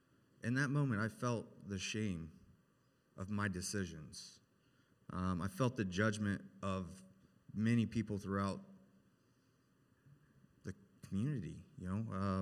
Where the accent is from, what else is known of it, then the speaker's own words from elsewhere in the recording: Ohio, United States; I grew up here in Licking County my whole life. Avid baseball player, graduated from Heath High School.